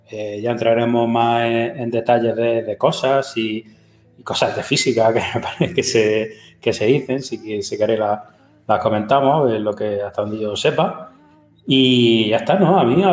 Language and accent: Spanish; Region of Murcia, Spain; a partir de ahora ya no soy murciano